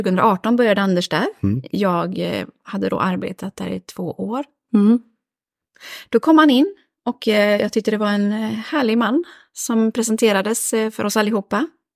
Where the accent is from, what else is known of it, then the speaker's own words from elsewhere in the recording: Örebro, Örebro County, Sweden; moved away as an adult; now in Gothenburg, Sweden; Jag kommer från Örebro. Flyttade till Göteborg när jag var 20.